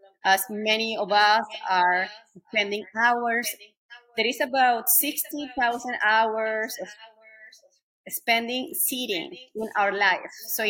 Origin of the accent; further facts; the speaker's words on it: Caracas, Capital District, Venezuela; English is a second language; I was born and raised in Caracas, Venezuela.